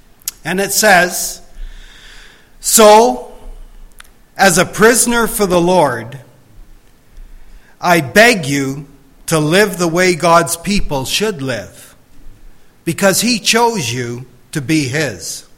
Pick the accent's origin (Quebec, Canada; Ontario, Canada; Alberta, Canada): Ontario, Canada; born there; Now, I wasn't born in the north here. I was born in southern Ontario. Beautiful area down there as well. But you know, I'm thankful that I was not only born in Canada, I'm thankful that I was born into a Christian family.